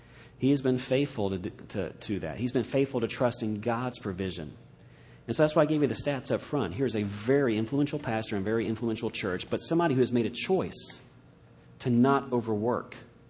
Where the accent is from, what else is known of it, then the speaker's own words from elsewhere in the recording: Atlanta, Georgia, United States; but I like him as an example here because I grew up in Atlanta.